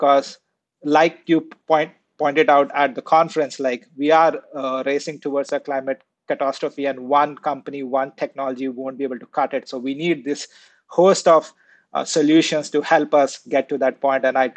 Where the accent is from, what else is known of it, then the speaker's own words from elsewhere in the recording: India; So I grew up in India.